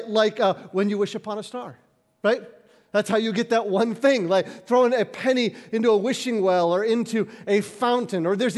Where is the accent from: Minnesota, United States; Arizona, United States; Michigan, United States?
Michigan, United States; Detroit; See, I grew up here in Michigan, as many of you did, so we're just used to this.